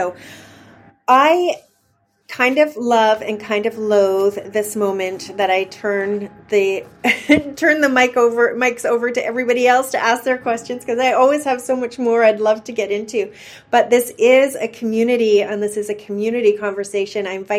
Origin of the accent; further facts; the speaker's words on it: Vancouver, British Columbia, Canada; up here in Vancouver, Canada, in my hometown, in my stomping ground.